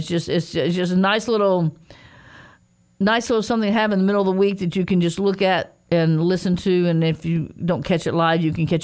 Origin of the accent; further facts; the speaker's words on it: Marion, Indiana, United States; born there; it shows that I am a citizen of the United States and I was born in Marion, Indiana, okay?